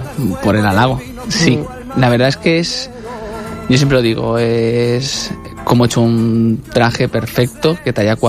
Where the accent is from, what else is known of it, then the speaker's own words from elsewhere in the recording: Benidorm, Valencian Community, Spain; Soy de Benidorm, sí. Soy de Benidorm.